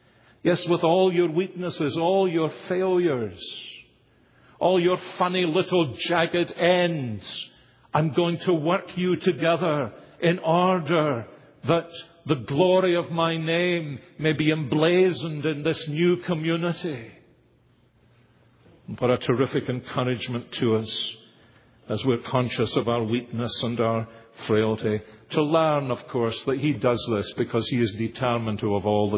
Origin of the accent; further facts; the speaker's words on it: Glasgow, Scotland, United Kingdom; I was brought up in the East End of the great city of Glasgow.